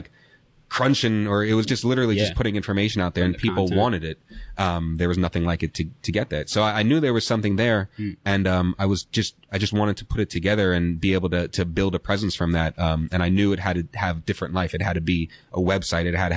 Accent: New York, United States; He's from the Bay Area. I was from New York.

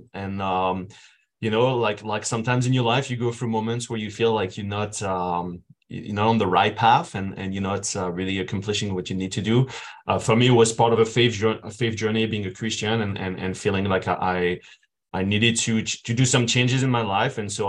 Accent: France; now in Canada; I born and raised in France and came to basketball pretty late in my life at 15 years old.

